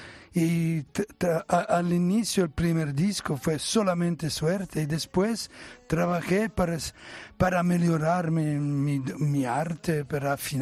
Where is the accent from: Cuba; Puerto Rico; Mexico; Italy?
Italy; Spanish is a second language; Sí, me sorprendió el hecho que comprendía el idioma, siendo italiano. Yo temía que sería un problema, y no, al contrario, me adapté muy, muy rápido